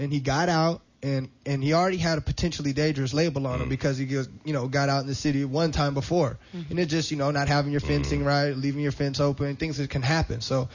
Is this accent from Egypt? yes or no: no; Oakland, California, United States; I was raised in the East Bay area in Oakland, California, and I actually was taught by a couple of local trainers in the area.